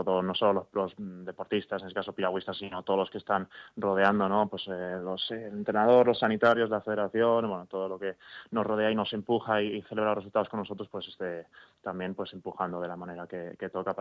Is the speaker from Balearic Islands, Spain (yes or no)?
yes; Balearic Islands, Spain; also born or lived in Oxford, England; Mi familia sí que es mayoritariamente inglesa, pero desde la generación de mis abuelos que ya están en Mallorca. Entonces yo me crié en Mallorca desde pequeño, me siento español.